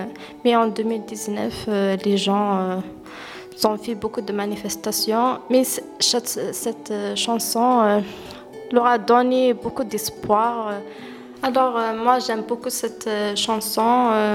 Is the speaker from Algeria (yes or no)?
yes; Algeria; French is a second language; moved away as an adult; now in Mayenne, France; je suis algérienne. Je suis ici à Mayenne depuis 7 mois.